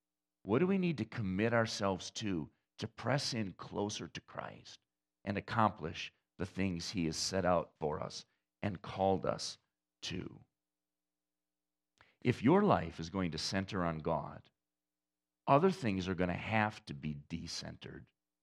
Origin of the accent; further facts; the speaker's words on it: Saginaw, Michigan, United States; connected to the church I grew up in Saginaw